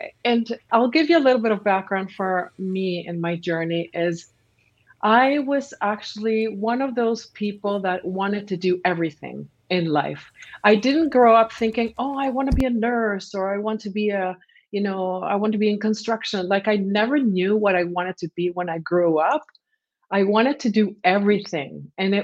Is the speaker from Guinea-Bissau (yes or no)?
no; Peru; I was born and raised in Peru